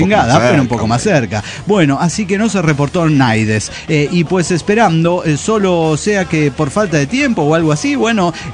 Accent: Campo Quijano, Salta, Argentina; de Campo Quijano, Rosario de Lerma, Argentina.

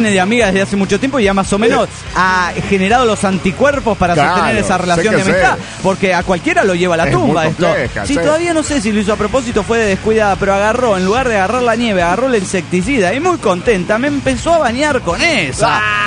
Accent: Oaxaca, Mexico; de Oaxaca, México.

